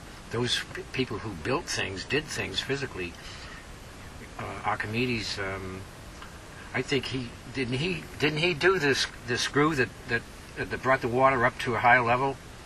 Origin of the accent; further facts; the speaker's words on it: Lowell, Massachusetts, United States; just like they did in my hometown of Lowell.